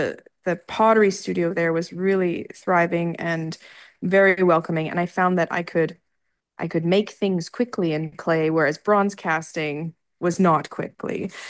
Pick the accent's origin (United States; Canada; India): Canada; Alberta; I was born and raised in Alberta